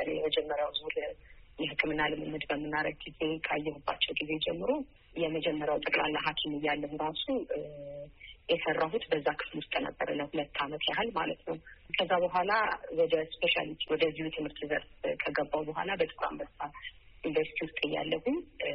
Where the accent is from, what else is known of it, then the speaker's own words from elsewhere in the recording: Addis Ababa, Ethiopia; እንግዲህ በዚሁ በአዲስ አበባ ኢትዮጵያ ውስጥ ተወልጄ በአዲስ አበባ ውስጥ ነው ያደግኩት። የተወለድኩት እንግዲህ በዚሁ አሁን በምሰራበት በቅዱስ ጳውሎስ ሆስፒታል ውስጥ ነበረ።